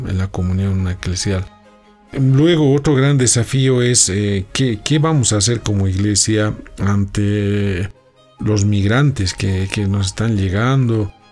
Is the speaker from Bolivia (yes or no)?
yes; Bolivia; Y que toquemos temáticas que nos estén afectando, ¿no? Como bolivianos.